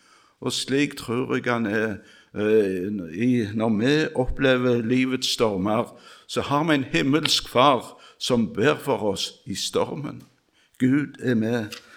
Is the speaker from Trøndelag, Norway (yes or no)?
no; Randaberg, Rogaland, Norway; Vi sang en sang i ungdomsmusikken hjemme på Randaberg.